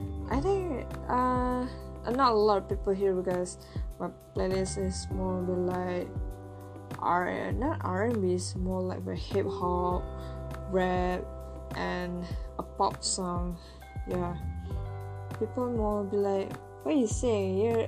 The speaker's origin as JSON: {"language": "English", "country": "Italy", "second_language": "English", "said": "I'm from Italy."}